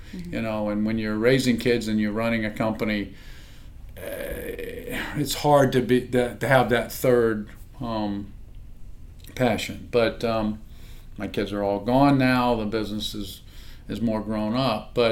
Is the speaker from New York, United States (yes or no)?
no; Savannah, Georgia, United States; Yeah, well, I grew up in Savannah. We were at the beach a lot. You know, we had we boated, we skied, we crabbed, we fished. Mm-hmm. Typical Southern kid from Savannah.